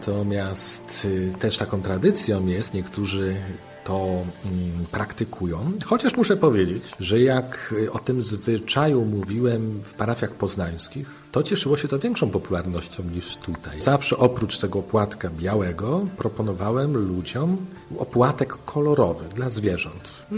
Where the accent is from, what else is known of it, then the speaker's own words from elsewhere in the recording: Czarnków, Greater Poland Voivodeship, Poland; Moje święta rodzinne odbywały się w zasadzie w mieszkaniu w bloku, bo pochodzę z Czarnkowa.